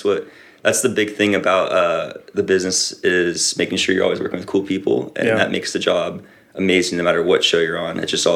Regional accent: San Diego, California, United States; I'm from San Diego.

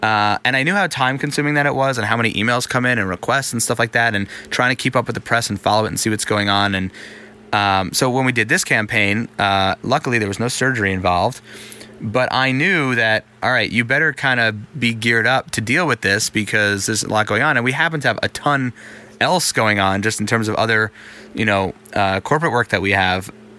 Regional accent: New York, United States; I mean, for, you know, being a New Yorker, obviously Opie and Anthony were on New York radio

